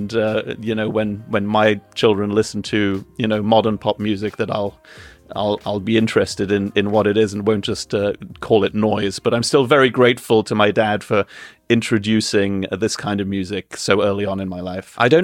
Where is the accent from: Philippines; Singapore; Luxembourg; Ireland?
Luxembourg; I grew up in Luxembourg, a German mother and an English father